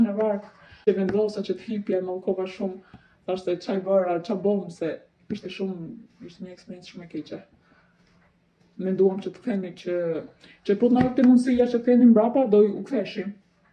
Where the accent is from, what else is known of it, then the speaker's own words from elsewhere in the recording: North, Albania; now in Durrës, Albania; unë jam nga Veriu. Jeta ime në Shqipëri ishte jetë shumë e mirë, jetë familjare. Unë për kohë gjatë jetoja në fshat me familjarët e mi